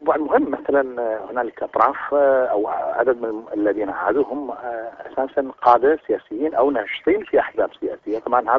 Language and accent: Arabic; Iraq; أنا أعتقد أن بلدي العراق بالدرجة الأولى، رغم أنني عندما كنت في أوروبا كنت أعمل بشكل منتظم، حياتي سوف تنتهي في هذا البلد.